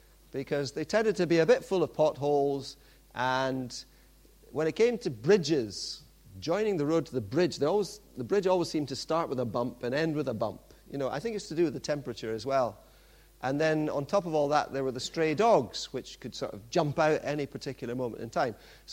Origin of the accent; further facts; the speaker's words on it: Pakistan; born there; I don't know if you know this, but I was born in Pakistan.